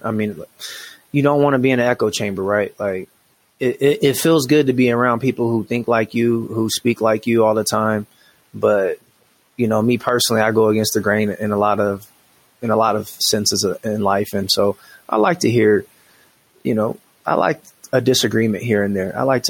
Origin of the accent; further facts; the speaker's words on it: Washington, United States; now in Colorado Springs, United States; I came from Washington State, which is a very liberal place, very blue state.